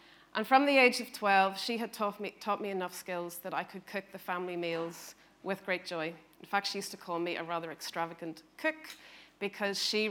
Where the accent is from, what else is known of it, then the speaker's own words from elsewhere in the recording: Northern Ireland, United Kingdom; I was born in Northern Ireland, and the town that I grew up in was a seriously oppressive place.